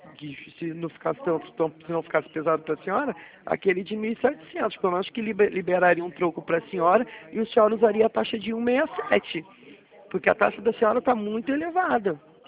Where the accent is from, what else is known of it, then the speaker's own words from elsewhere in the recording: Duque de Caxias, Rio de Janeiro, Brazil; Sou de Caxias.